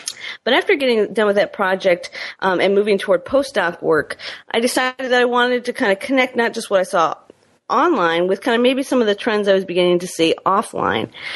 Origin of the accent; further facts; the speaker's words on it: Michigan, United States; stringing for a couple newspapers from my home state of Michigan